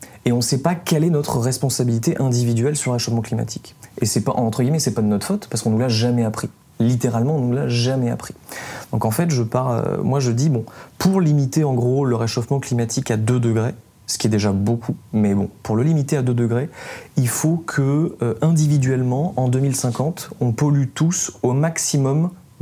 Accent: south-east France, France; je viens du sud-est de la France, qui est en cata, effectivement, dans une petite ville où il y a beaucoup, beaucoup d'inondations toutes les dernières années. Et c'est des territoires historiquement très à droite.

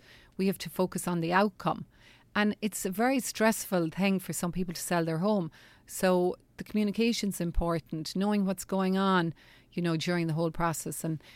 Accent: Ireland; Sometimes people, we as Irish people, whatever, we love a bargain.

